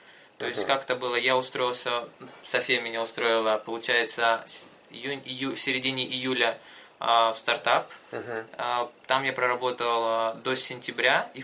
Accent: Russia; Нет, я из России.

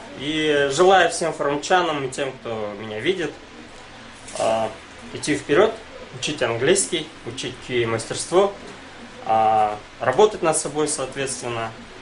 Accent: Astana, Kazakhstan; Originally я из Казахстана.

